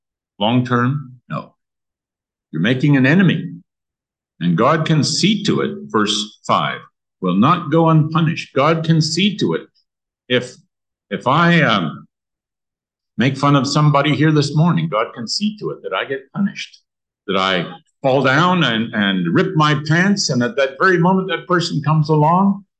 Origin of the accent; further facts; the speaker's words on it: Canada; born there; I was born shortly after the Second World War, and I was born in Canada.